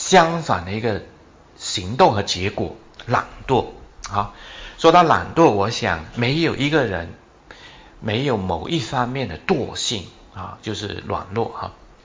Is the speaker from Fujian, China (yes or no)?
yes; Fuzhou, Fujian, China; 我们福州人有一种的饼哈，叫做官饼